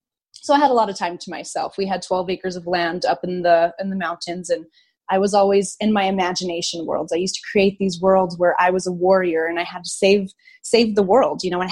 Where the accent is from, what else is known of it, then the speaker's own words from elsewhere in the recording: New Mexico, United States; also born or lived in Missouri; I was born in Missouri, but I was raised in New Mexico. I grew up in a really small town. I moved to Albuquerque when I was 19